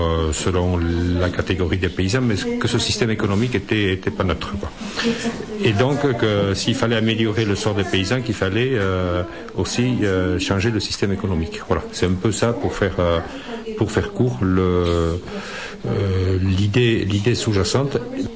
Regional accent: Nouvelle-Aquitaine, France; Comment ça s'est passé chez nous, au Pays Basque? Cette nouvelle analyse a été partagée par des générations de jeunes paysans, dont j'étais.

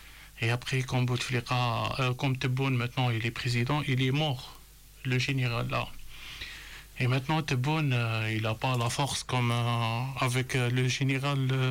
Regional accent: Algeria; Nous, chez nous en Algérie, c'est les généraux qui décident

